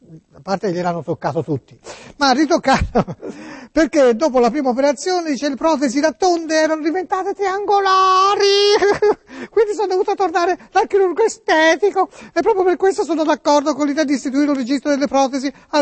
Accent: Tuscany, Italy; Io sono toscano, ma ci abito in questa città e ci lavoro, ha capito?

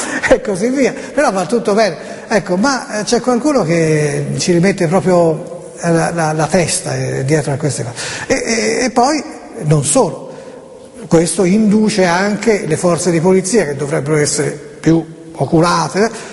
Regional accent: Florence, Tuscany, Italy; Io sono di Firenze e sono viola, no, io sono di Firenze, fiorentino

